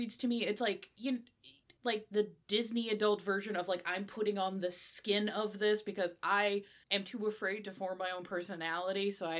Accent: Scotland, United Kingdom; now in United States; just being a Scottish person from the UK moving to the US

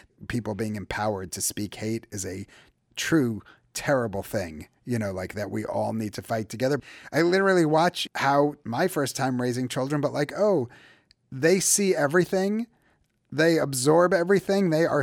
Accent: United States; moved away as an adult; I think I grew up feeling Jewish in America. And why I moved to Israel is there's plenty of Jews in Israel. There I was the American.

